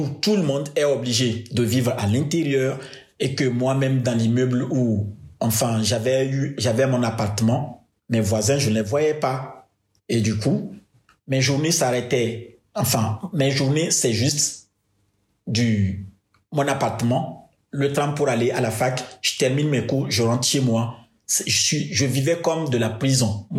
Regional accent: Togo; now in Nantes, France; je venais d'un monde qui est complètement différent de Nantes, puisque chez moi, au Togo ou en Afrique de façon générale

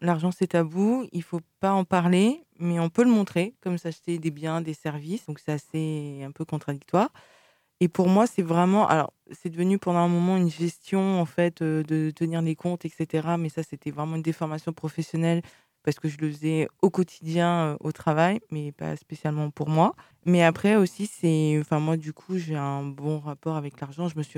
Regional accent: France; moi, je suis française d'origine antillaise.

